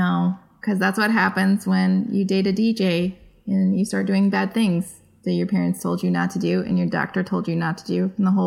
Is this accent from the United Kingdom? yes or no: no; Iran; Syria, Yemen, Somalia, Sudan, Iraq, and Iran, my home country.